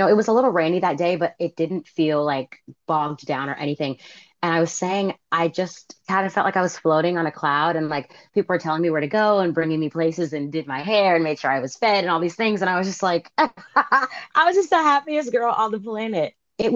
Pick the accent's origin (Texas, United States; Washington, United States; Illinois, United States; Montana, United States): Texas, United States; Houston; We say, oh, we're from Houston, but it's like the greater Houston area. I'm like 30 minutes outside of Houston proper, or yeah, since 30 minutes outside of like the center of Houston.